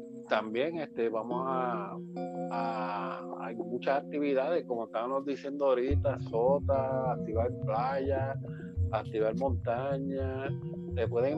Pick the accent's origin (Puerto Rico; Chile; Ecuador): Puerto Rico; como somos los boricuas